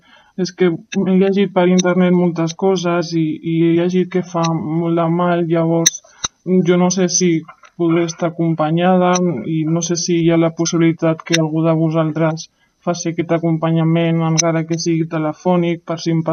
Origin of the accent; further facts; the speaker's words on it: Andorra; now in Barcelona, Spain; Jo sóc d'Andorra, el que passa que estic estudiant a Barcelona. Tinc 16 anys, en uns mesos faré els 17